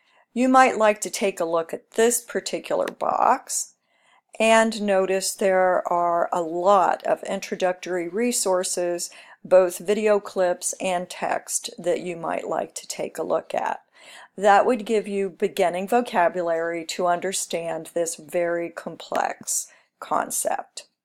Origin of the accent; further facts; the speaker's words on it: New England, United States; Since I am from New England, I went ahead and detailed out this section.